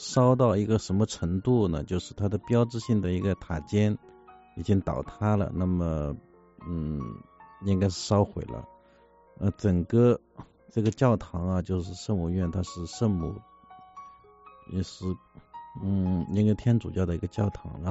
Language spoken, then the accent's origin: Chinese; China; 那我们作为中国人，我们就不想捐款